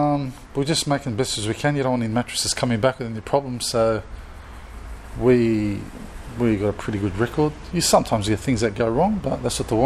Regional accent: Australia; My parents are from Lebanon. So they're from Lebanon. But I grew

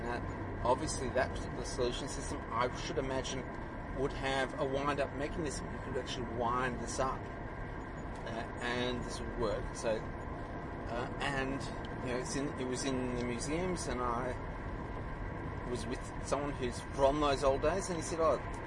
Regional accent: Melbourne, Victoria, Australia; I sort of remember in Melbourne, growing up in Melbourne, and in the 70s

